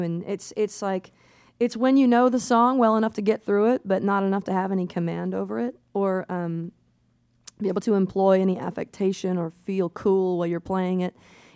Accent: Seattle, Washington, United States; I mean, we're from Seattle.

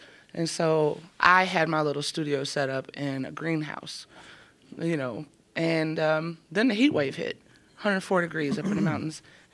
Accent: the South, United States; grew up in an interracial family. Mom's white, dad's black. And growing up in the South in the late 80s

